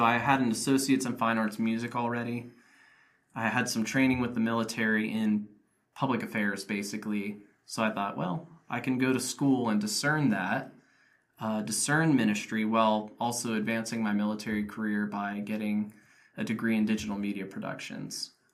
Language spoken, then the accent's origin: English; New Bern, North Carolina, United States; being a part of prayer ministries around my hometown in New Bern, and praying with leaders there.